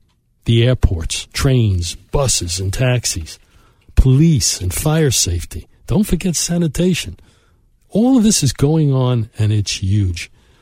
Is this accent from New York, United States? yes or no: yes; Brooklyn, New York, United States; I grew up in Brooklyn, and there was a street in Brooklyn called King's Highway. It was the shopping area, kind of like Madison Avenue, but cheaper for local people.